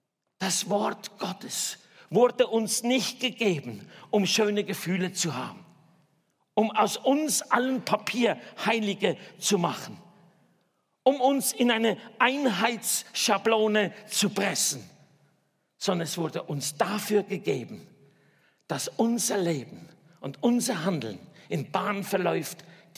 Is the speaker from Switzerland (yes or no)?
yes; Switzerland; Ich selber bin Schweizer. Der einzige in meiner Familie, der Schweizerdeutsch reden kann.